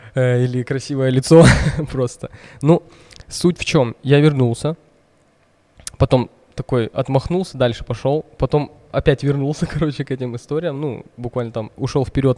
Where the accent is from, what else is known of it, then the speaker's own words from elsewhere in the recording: Russia; Я из России сам, а моя жена, она с Украины, вот отсюда, с Киева.